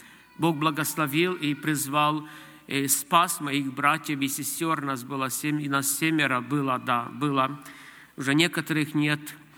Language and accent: Russian; Ukraine; Russian is a second language; Я приехал с Украины, как брат уже объявил. Более 25 лет я служу в румыноязычной церкви. Сам я украинец, люблю свой язык.